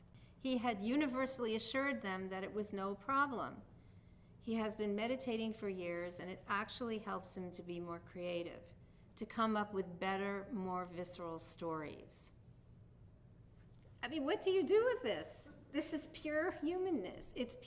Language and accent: English; New York, United States; accent: New York; he does this in the New York accent that I'm now using because I'm a New Yorker